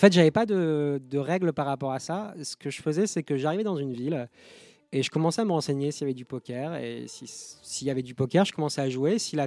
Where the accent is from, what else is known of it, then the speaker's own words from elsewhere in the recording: France; que je suis français et que je suis pas la personne qui croit que je suis.